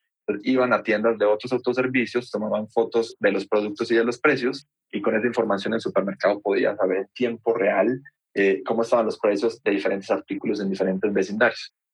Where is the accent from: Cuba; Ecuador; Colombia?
Colombia; moved away as an adult; also born or lived in United States; now in Mexico; Yo soy colombiano, nací y crecí en Colombia, viví en Estados Unidos varios años de chico. Luego vine a México a estudiar al TEC de Monterrey